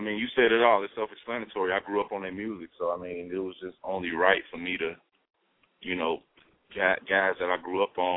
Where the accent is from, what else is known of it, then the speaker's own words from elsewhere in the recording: Gary, Indiana, United States; I mean, you know, I grew up in the Vice Lord neighborhood, man, on the east side